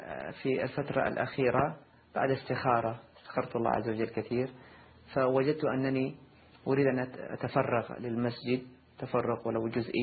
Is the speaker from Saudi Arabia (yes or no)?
yes; Jeddah, Makkah Province, Saudi Arabia; من مواليد عام 1970 للميلاد. نشأت في مدينة جدة ودرست بها جميع المراحل الدراسية